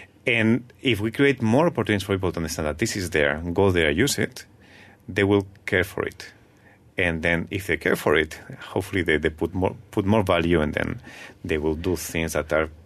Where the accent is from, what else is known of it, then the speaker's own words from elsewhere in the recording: Malaysia; English is a second language; I am a Malaysian.